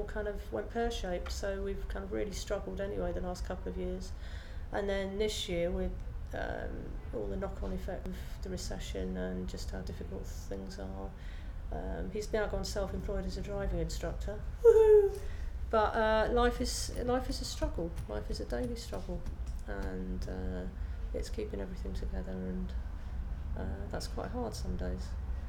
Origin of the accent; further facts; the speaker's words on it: Bath, South West England, United Kingdom; I am 47 years old and I come from Bath.